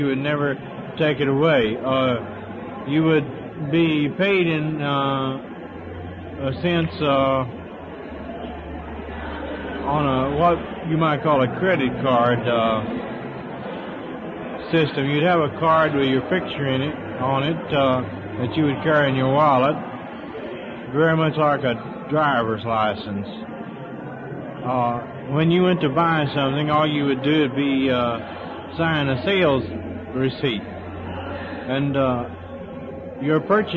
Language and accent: English; Texas, United States; now in California, United States; Oh, I'm originally from Texas, and I've lived in California now for several years.